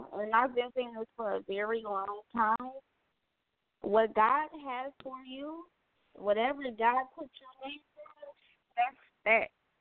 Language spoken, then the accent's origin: English; Indiana, United States; Like, yeah, I was raised in Indiana, but I'm an Atlanta maid.